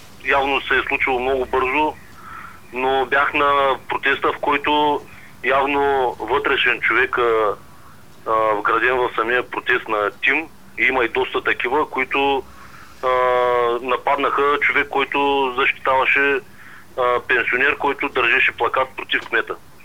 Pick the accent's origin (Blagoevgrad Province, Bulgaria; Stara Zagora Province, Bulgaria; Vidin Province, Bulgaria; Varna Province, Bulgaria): Varna Province, Bulgaria; Varna; От Варна.